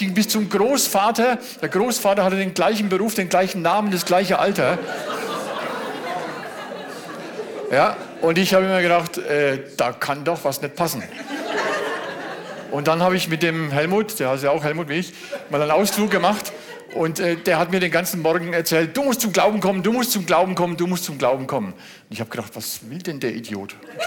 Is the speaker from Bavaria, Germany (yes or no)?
yes; Kronach, Bavaria, Germany; Kronach ist eine richtig schöne Stadt.